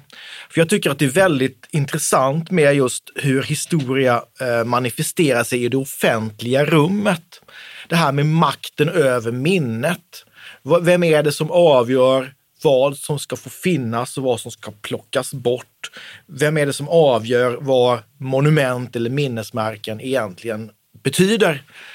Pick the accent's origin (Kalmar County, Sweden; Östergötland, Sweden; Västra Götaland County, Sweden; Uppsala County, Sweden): Kalmar County, Sweden; Oskarshamn; ett stenbrott söder om Oskarshamn, där jag kommer ifrån